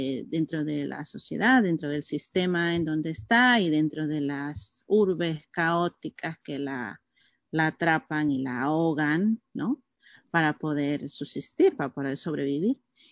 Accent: Maracaibo, Zulia, Venezuela; en Maracaibo, en Venezuela, de donde soy yo.

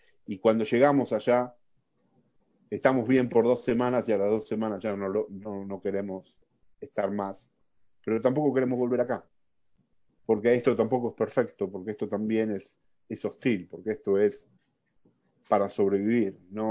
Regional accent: Argentina; moved away; Sigo siendo argentino, nunca voy a dejar de ser argentino. Pero aquí he crecido en ese sentido de que ya pertenezco a una patria mucho más grande. La patria está en mi idioma ahora

